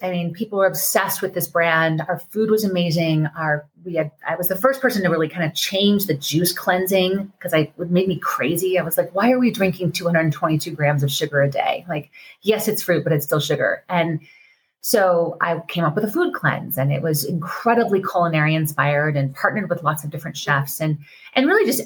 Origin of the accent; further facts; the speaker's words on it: Colorado, United States; The hike we went on today, and I've been to Telluride so many times, I'm from Colorado, was so spectacular.